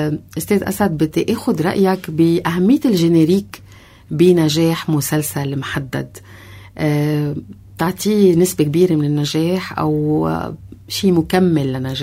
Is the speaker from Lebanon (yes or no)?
yes; Lebanon; حتى نحن كمشاهدين لبنانيين